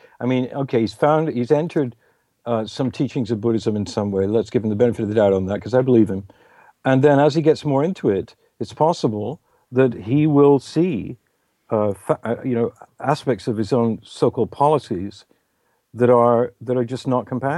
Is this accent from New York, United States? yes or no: yes; New York, United States; I'm not. I'm a New Yorker, which I'm proud of.